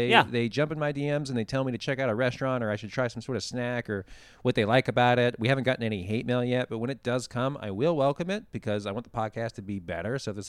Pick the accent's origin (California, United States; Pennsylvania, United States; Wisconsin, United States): Pennsylvania, United States; Pittsburgh; accent: Pittsburgh; I still have shades of a Pittsburgh accent.